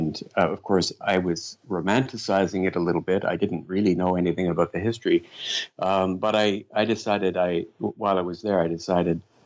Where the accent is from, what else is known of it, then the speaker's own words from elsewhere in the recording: Canada; something to do with being Canadian